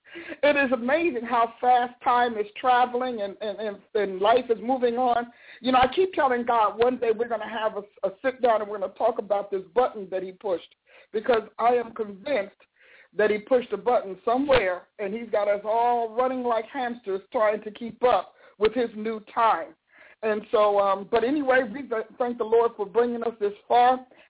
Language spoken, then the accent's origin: English; East Coast, United States; also born or lived in New Jersey; now in Tulsa, United States; You know, I was born and raised on the East Coast, and, you know, I came to Tulsa from New Jersey.